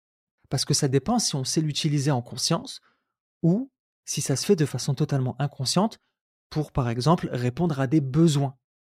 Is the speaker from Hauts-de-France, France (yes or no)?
yes; Roubaix, Hauts-de-France, France; J'ai grandi à Roubaix, une ville du nord de la France qui est très cosmopolite.